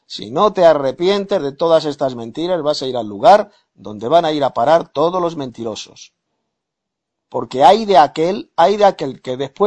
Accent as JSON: {"language": "Spanish", "town": "Madrid", "region": "Community of Madrid", "country": "Spain", "said": "de Madrid, España."}